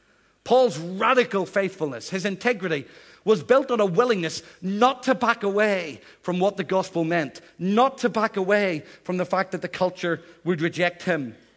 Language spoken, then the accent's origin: English; Northern Ireland, United Kingdom; moved away; I'm from Northern Ireland. The accent has gone, I know, I wish. I left Northern Ireland 30 years ago, and I still sound as if I'm from Northern Ireland.